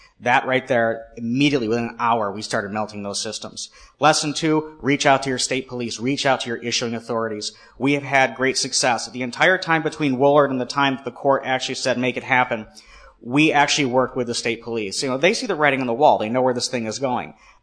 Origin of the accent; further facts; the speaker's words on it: New York, United States; also born or lived in California / Maryland; I've had the pleasure, actually, of growing up in New York, living in California for good periods of my time, and in Maryland.